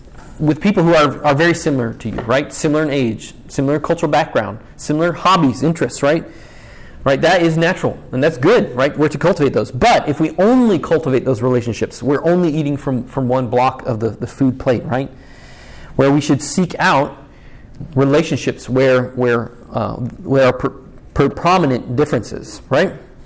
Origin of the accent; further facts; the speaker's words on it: the North, United States; I'm a Northerner. I don't think I have an accent until I leave and people point out that I sound like a Northerner, right? A Yankee.